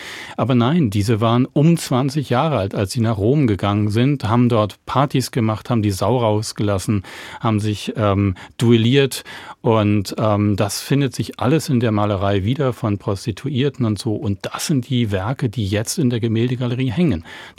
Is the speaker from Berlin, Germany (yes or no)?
yes; Groß Glienicke, Berlin, Germany; Ich bin ja groß geworden in Großklinike, direkt an der Mauer